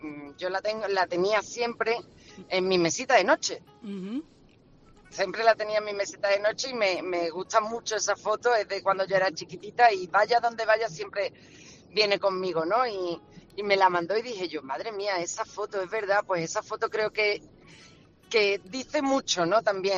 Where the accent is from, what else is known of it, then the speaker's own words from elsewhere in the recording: Andalusia, Spain; moved away as an adult; Yo me siento andaluza por los cuatro costados. Yo dejé Andalucía para hacer mi carrera en televisión, pero siempre llevé Andalucía dentro de mí